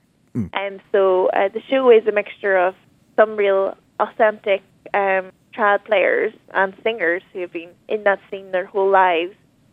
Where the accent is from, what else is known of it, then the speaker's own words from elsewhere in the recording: Antrim, Northern Ireland, United Kingdom; and I'm from Antrim.